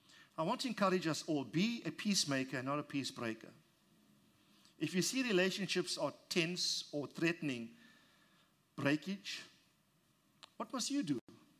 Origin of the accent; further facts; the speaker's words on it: South Africa; I say Philemon, like I'm a South African.